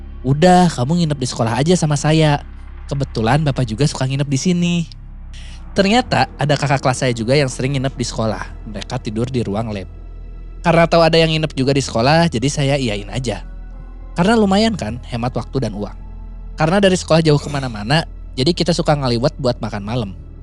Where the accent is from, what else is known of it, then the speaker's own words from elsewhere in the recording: Sumedang, West Java, Indonesia; Karena saya orang Sumedang yang sekolah di Garut, kalau naik angkot bisa sampai 1 jam di jalan.